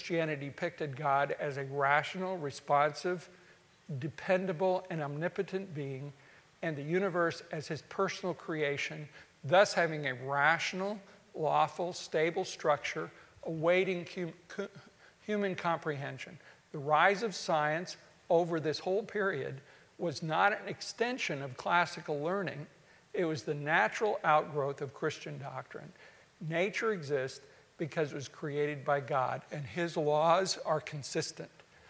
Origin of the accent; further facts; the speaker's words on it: Iowa, United States; as I was growing up in Iowa in the 1950s